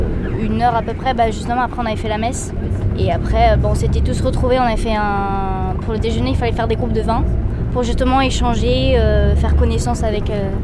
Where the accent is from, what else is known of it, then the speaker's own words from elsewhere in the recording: Bordeaux, Nouvelle-Aquitaine, France; Je viens de Bordeaux